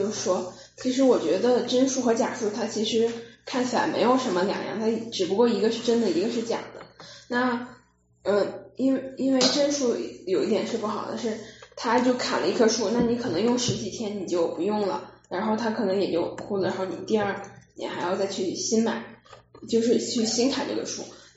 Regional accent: China; 因为我小时候在中国过圣诞节的时候，

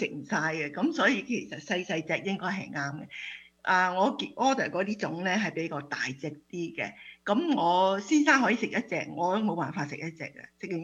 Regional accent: Guangdong, China; 因為我哋廣東人包嗰啲實啲

